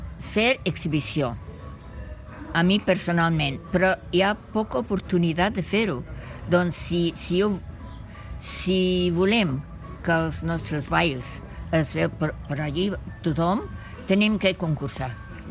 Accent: England, United Kingdom; Catalan is a second language; now in Catalonia, Spain; A veure, jo sóc anglesa, però ja fa molt d'anys que visc aquí a Catalunya.

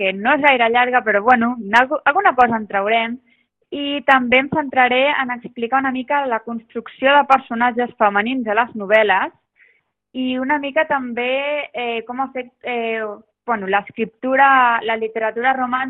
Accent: Olèrdola, Catalonia, Spain; Doncs la veritat és que de casa teva, d'on has viscut tota la vida, et convoquin

